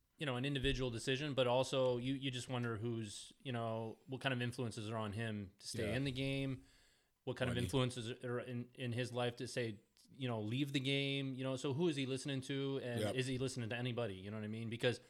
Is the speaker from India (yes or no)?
no; Canada; us being Canadian boys, we got to talk a little bit about hockey.